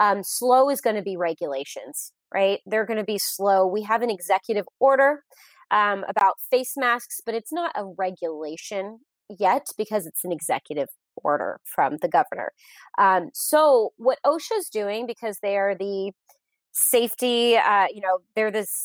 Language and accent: English; Sacramento, California, United States; I am from Sacramento, so I get to go to lovely Napa, the wine country